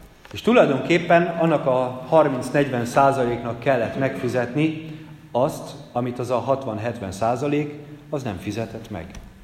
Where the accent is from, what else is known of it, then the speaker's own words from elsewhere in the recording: Budapest, Hungary; Én Budapesten egy olyan panel lakásban nőttem fel, éltem